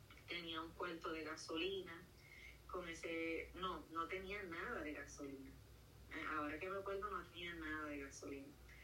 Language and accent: Spanish; Isabela, Puerto Rico; porque nosotros pues somos de Isabela.